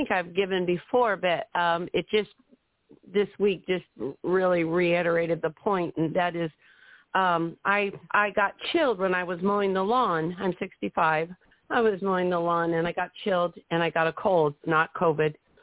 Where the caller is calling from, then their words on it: Scio, Oregon, United States; I'm from Sia, Oregon